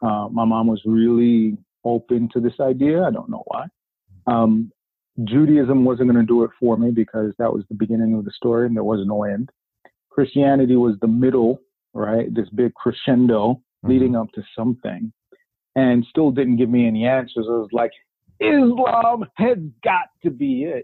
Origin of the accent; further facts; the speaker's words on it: Brooklyn, New York, United States; I grew up in Brooklyn, but then I went to high school in the Bronx.